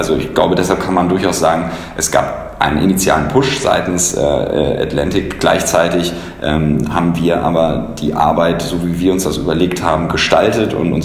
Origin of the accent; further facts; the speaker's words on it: Hamburg, Germany; Ich komme ursprünglich aus Hamburg